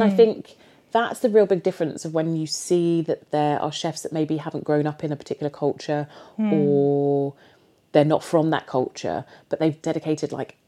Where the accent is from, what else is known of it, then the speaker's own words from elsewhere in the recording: London, United Kingdom; Oh, I feel like you can really tell that one, I'm from London and that I'm I'm British Caribbean for sure.